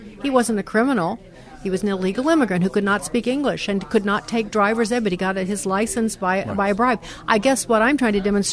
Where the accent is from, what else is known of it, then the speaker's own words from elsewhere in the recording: Chicago, Illinois, United States; I remember a case back in Chicago. I used to do radio in Chicago. That's my hometown.